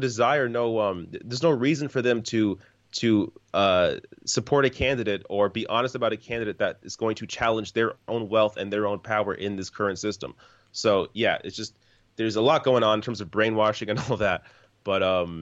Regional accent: Canada; I'm Canadian.

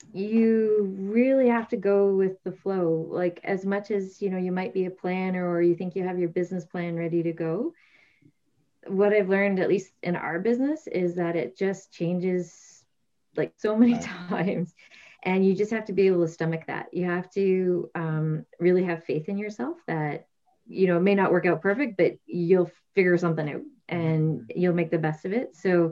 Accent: Ontario, Canada; now in Newfoundland, Canada; I would say people who were more disappointed that I was from Ontario were people from Ontario.

